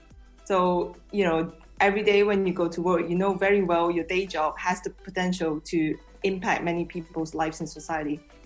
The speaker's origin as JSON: {"language": "English", "country": "Malaysia", "tie": "born or raised there", "moved": "as an adult", "lives_now": "United Kingdom", "said": "Yes, I grew up in Malaysia, and I would never imagine like how far my career could have been in the UK."}